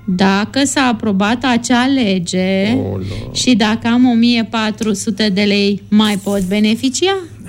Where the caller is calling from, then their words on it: Baia Mare, Maramureș County, Romania; din Baia Mare.